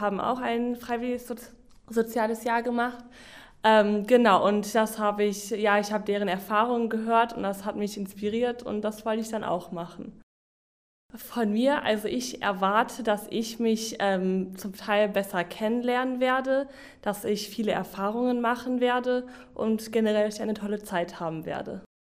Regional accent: Bonn, North Rhine-Westphalia, Germany; Ich komme aus Bonn und werde nach Uganda fliegen.

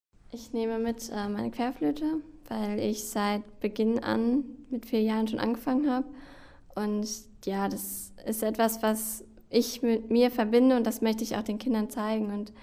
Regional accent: Neuss, North Rhine-Westphalia, Germany; ich komme aus Neuss, das ist bei Düsseldorf, und ich werde jetzt für ein Jahr nach Nicaragua, nach Granada gehen.

